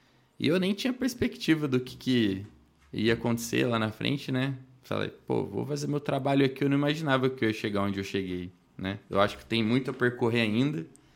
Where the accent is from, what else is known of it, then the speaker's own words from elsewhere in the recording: Brazil; accent: mineiro; Pode ver que o meu sotaque é bem mineiro, né? Eu não sou um mineiro, mas sempre na infância ali, como eu diviso, a gente teve muito contato com os mineiros, né? Então pegou o sotaque.